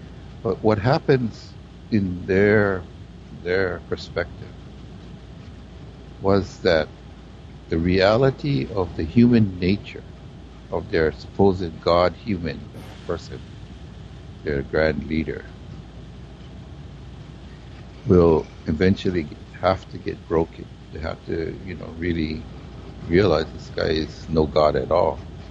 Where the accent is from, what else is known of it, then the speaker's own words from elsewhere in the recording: Hawaii, United States; Like I was born and raised in Hawaii, it's like, what?